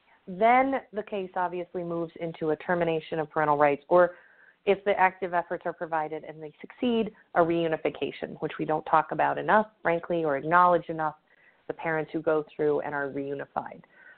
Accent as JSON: {"language": "English", "region": "Michigan", "country": "United States", "said": "I keep referencing Michigan because I am from Michigan"}